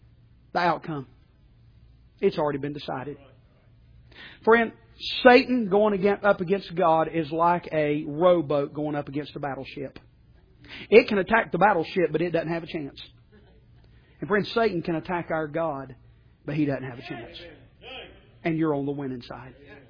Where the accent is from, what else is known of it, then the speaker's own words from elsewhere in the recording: United States; I love America. I am American through and through. I bleed red, white, and blue.